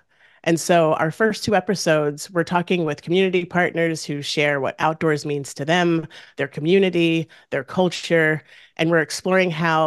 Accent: Washington, District of Columbia, United States; here in my hometown in Washington, D.C.

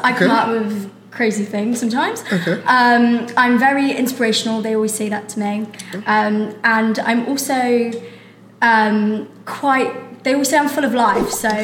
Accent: Leicester, East Midlands, United Kingdom; also born or lived in Birmingham; I'm 20 years old, and I was born in Birmingham and raised in Leicester. I still live in Leicester.

